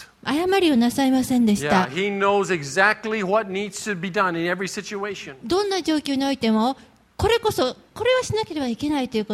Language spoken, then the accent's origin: Japanese; Tokyo, Japan; 東京から来ましたって言うんですね